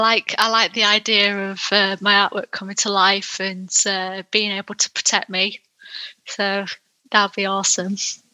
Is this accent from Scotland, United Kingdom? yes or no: no; Yorkshire and the Humber, United Kingdom; accent: northern; because I'm from Yorkshire, like I have friends down south